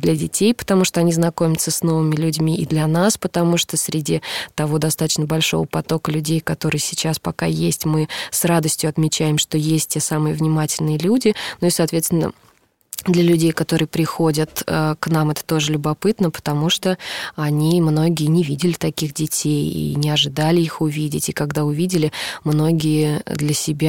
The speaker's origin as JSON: {"language": "Russian", "region": "Volga region", "country": "Russia", "said": "Я вообще с Поволжья и заканчивала в Саратове академию."}